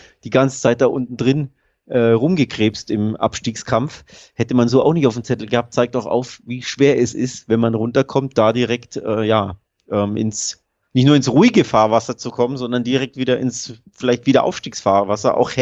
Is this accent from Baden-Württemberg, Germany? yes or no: no; Nuremberg, Bavaria, Germany; Du weißt ja, ich komme aus